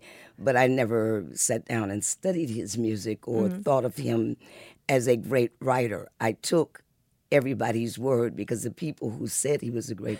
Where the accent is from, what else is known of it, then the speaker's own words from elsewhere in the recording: Muskegon, Michigan, United States; born there; also born or lived in Detroit; My parents, before we came to Detroit, I was born in Muskegon, Michigan, uh-huh.